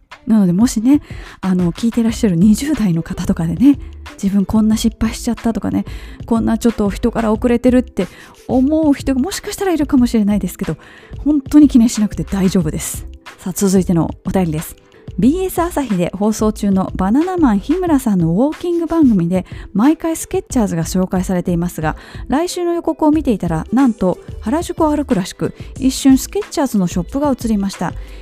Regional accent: Kobe, Hyogo, Japan; 私の実家の本当に近所で、近所のおばちゃんたちは

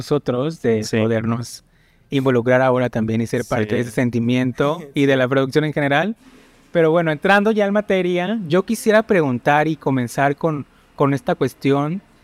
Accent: Michoacán, Mexico; cabe resaltar que ambos somos de Michoacán, así que arriba sí, Michoacán

